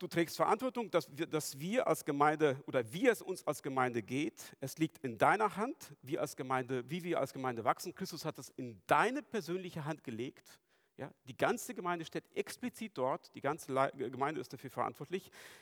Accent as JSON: {"language": "German", "country": "Germany", "said": "Das ist für uns als Deutsche etwas eigenartig, weil wir eine etwas andere Grammatik haben als die Griechen."}